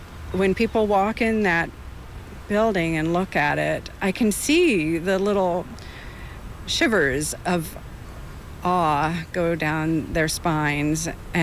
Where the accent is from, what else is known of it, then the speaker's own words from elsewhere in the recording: Charlottesville, Virginia, United States; Now, I grew up in Charlottesville, so my hometown boy was not right on this.